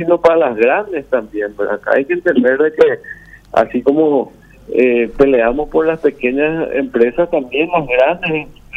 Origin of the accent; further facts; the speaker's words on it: Paraguay; la solidaridad que tenemos como paraguayos